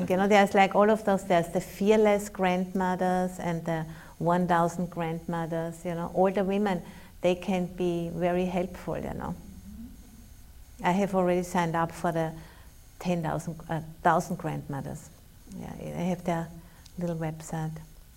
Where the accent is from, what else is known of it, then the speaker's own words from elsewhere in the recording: Austria; I'm from Austria, so sorry.